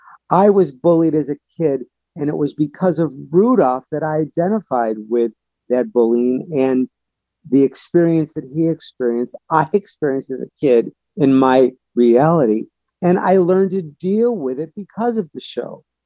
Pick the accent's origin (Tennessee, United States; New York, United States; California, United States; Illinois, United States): New York, United States; Rochester; I'm in Rochester, New York for the holidays, my hometown, which is where I have my experiences of Christmas in the 60s and 70s in which the book is based on.